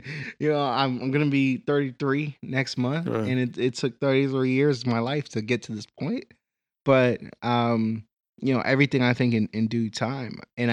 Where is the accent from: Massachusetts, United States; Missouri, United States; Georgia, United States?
Massachusetts, United States; Boston; Like, I can take a certain amount of pride in being Jamaican.